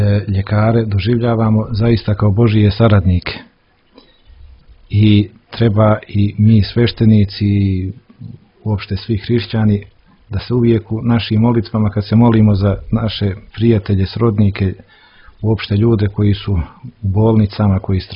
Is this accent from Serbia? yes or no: no; Montenegro; nažalost to kod nas u Crnoj Gori još možda nije